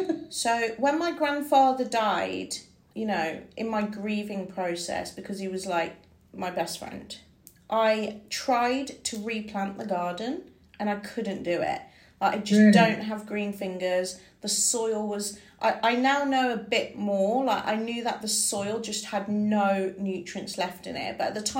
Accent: Wolverhampton, West Midlands, United Kingdom; I'm from Wolverhampton, like, what is this?

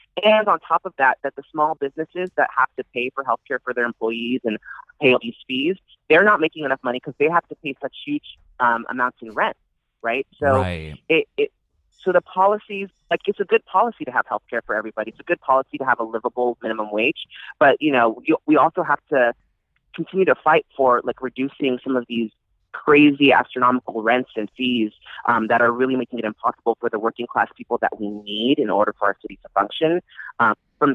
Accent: San Francisco, California, United States; I mean, I grew up in San Francisco. I've seen it change over the last, you know, 30 some odd years.

